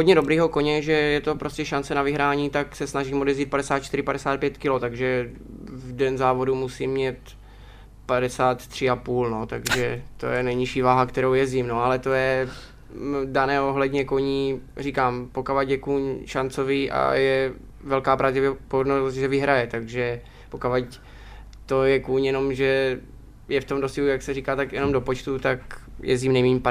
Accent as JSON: {"language": "Czech", "town": "Napajedla", "region": "Zlín Region", "country": "Czechia", "tie": "born or raised there", "said": "Já jsem vyrůstal na Hřebčíně v Napajedlích, takže jsem měl koně, když jsem otevřel dveře hnedka u baráku"}